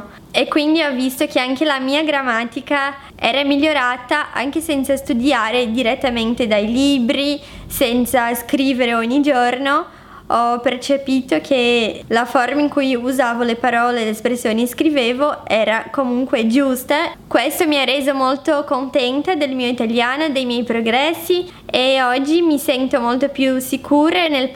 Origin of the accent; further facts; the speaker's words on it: Brazil; Italian is a second language; now in Italy; la moglie di Albi, sono brasiliana, ho 20 anni e abito in Italia da 3 anni.